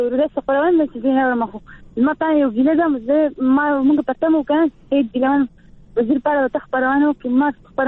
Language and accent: Pashto; Peshawar, Khyber Pakhtunkhwa, Pakistan